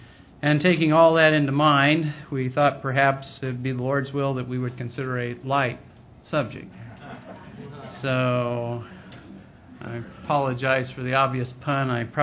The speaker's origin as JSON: {"language": "English", "region": "Oregon", "country": "United States", "tie": "born or raised there", "said": "Well, I grew up in Oregon. No fireflies. In fact, as I understand it, none west of the Rockies. No varieties of fireflies. So I never saw them until I moved out here."}